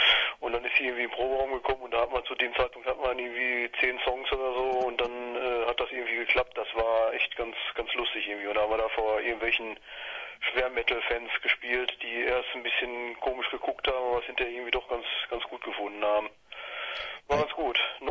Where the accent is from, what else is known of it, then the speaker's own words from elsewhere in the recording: North Rhine-Westphalia, Germany; now in Cologne, Germany; unser Sänger und ich, wir kommen gebürtig aus dem Sauerland, haben uns aber auch hier in Köln quasi wieder getroffen